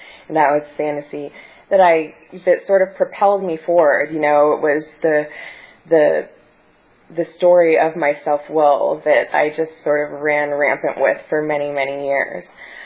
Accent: Bakersfield, California, United States; I grew up in Bakersfield, California, and I graduated from high school, and I went away to college

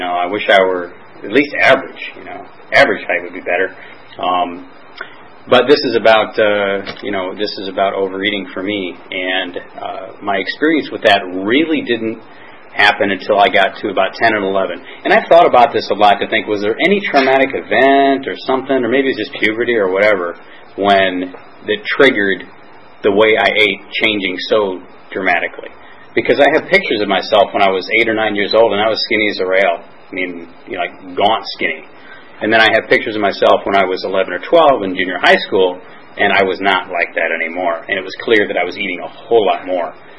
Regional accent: Chicago, Illinois, United States; also born or lived in Flint, United States; I was born in Flint, Michigan. That's where I'm from, and my family moved to Chicago when I was pretty young, about two or three or something. So most of my life, I grew up in Chicago.

